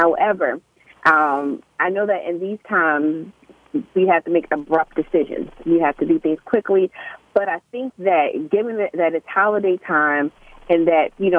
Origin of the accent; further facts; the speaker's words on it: Baltimore, Maryland, United States; Yeah, so I am a Baltimore native. I'm born and bred in Baltimore. I'm an educator in Baltimore